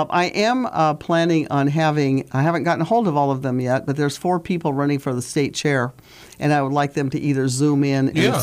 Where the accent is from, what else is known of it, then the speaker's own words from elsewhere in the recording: Montana, United States; born there; Yes, and I was born in Montana, so I know a little bit about Montana.